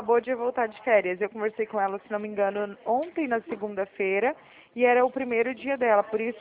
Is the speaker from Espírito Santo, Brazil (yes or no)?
no; Araraquara, São Paulo, Brazil; Eu sou aqui de Araraquara, interior de São